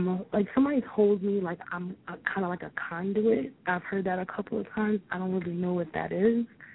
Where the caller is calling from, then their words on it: New Jersey, United States; I'm calling from New Jersey.